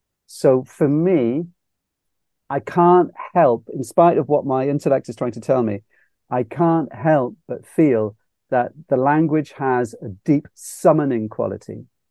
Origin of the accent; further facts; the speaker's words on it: Scotland, United Kingdom; born there; now in Wales; It's because I'm not from here. I was born in Scotland.